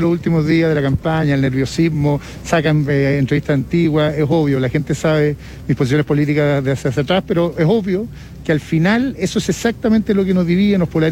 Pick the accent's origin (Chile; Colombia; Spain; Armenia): Chile; somos los chilenos los que decidimos en estas elecciones quién queremos que gobierne